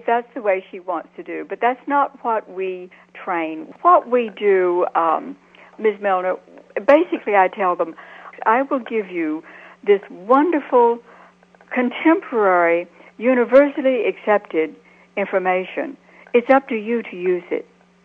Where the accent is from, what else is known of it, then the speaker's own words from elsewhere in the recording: the South, United States; I was one of them. I grew up in the South.